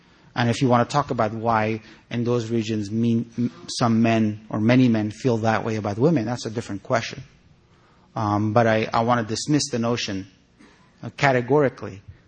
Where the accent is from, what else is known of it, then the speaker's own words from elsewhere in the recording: Afghanistan; now in United States; lived in the States for years, but I live in an Afghan community. I grew up around Afghans in Afghanistan. In the United States, I've lived around Afghans for the better part of 27 years.